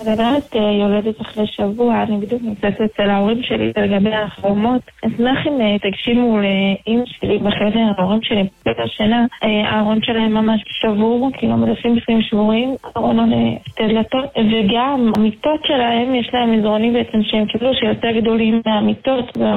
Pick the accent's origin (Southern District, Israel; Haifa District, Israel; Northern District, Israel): Southern District, Israel; Ashkelon; שלום, אנחנו מאשקלון, יש לי 6 בנות